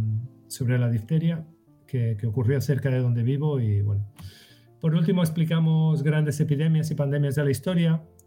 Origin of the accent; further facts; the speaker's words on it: Western Sahara; also born or lived in Sahrawi refugee camps; yo soy saharaui y estuve, de pequeño estuve en los campamentos de refugiados del Sahara